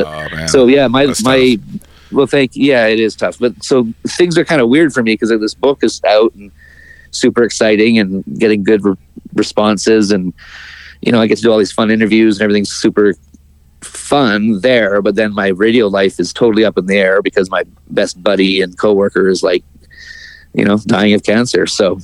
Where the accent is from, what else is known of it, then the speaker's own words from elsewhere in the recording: Victoria, British Columbia, Canada; And the first job I got offered was back here in Victoria, my hometown, so we moved again.